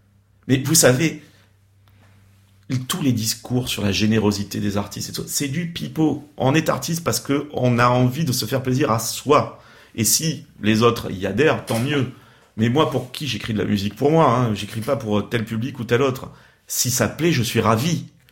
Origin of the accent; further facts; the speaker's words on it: France; first language French; moi je suis d'origine espagnole par ma mère et italienne par mon père, mais je reste un compositeur français, parce que ma langue maternelle est le français et que donc mon oreille est française.